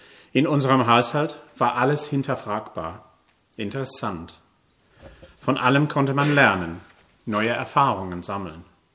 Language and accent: German; East of England, United Kingdom; German is a second language; now in Germany; Als Kind der frühen 70er Jahre bin ich in Ostengland in einer Familie groß geworden, wo Liebe und Moral stark waren. Meine Mutter stammt aus einer Linie lebenslanger Baptisten.